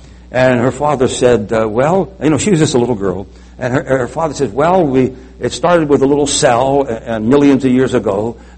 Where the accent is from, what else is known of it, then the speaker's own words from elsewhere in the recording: United States; born there; I'm glad I was born here in America. My parents and my family, on both sides of my family, all came from Italy. I was born here in the States.